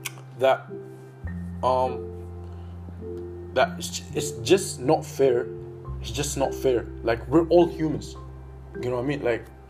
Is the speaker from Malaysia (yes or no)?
yes; Malaysia; also born or lived in Sudan; I am originally from Sudan, okay? I was born in Malaysia, but I went to kindergarten in Sudan, and then I just came back to Malaysia and I was basically just and raised there